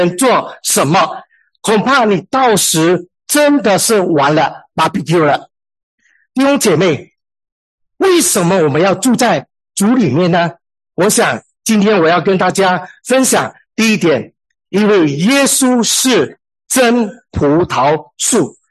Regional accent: Malaysia; now in Singapore; 我是马来西亚人，但是我定居在新加坡，现在是新加坡的公民。

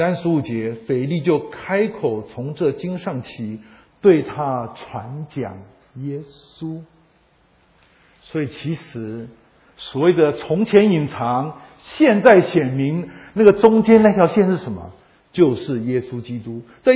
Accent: China; 我们中国人对死亡也常说这是个睡眠

